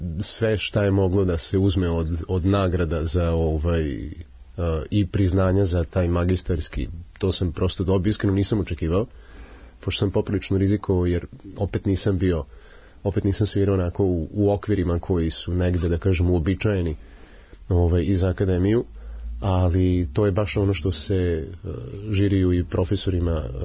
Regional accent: Serbia; now in Netherlands; Sad ti kao Srbin u Holandiji da dobiješ, da kažem, takvo priznanje od njih i njihove institucije, prosto, mislim, bio sam iznenađen, ali zaista mi je bilo drago.

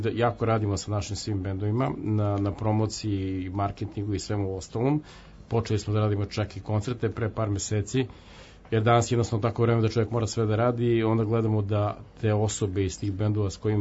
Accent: Serbia; Mi smo Srbi

